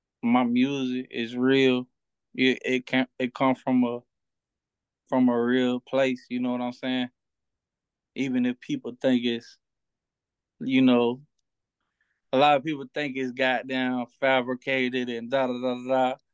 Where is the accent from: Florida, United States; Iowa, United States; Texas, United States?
Florida, United States; So, and I'm from Florida.